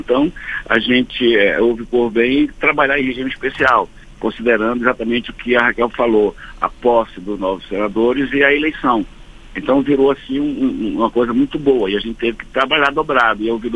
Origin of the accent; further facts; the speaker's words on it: Amazon, Brazil; eu vou continuar batendo naquelas teclas que eu vim da Amazônia.